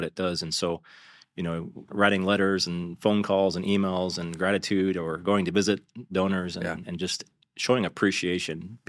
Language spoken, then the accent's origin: English; Ohio, United States; So my background, I'm from Ohio. Originally, that's where I was born and grew up.